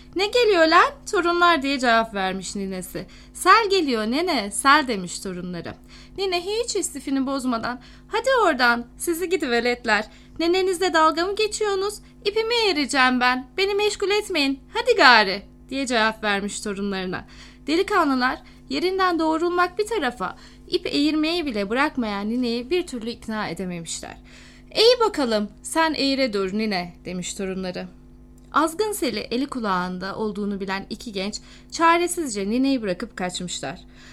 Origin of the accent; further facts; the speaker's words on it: Uluborlu, Isparta, Turkey; 15 Ağustos 1988 doğumluyum. Ispartalıyım.